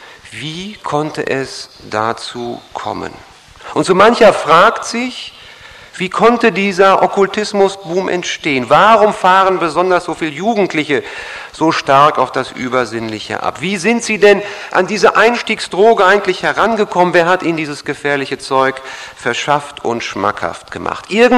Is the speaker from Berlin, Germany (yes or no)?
no; Kreuztal, North Rhine-Westphalia, Germany; Ich komme aus Kreuztal, also gar nicht mal so weit weg. Es liegt in der Nähe von Siegen. Ich gehöre dort zu einer freien evangelischen Gemeinde.